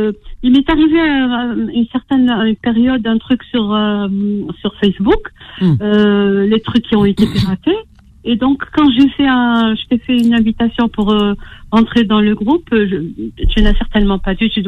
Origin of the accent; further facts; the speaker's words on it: Algiers, Algiers Province, Algeria; born there; moved away; Je suis née à la Casbah, hein.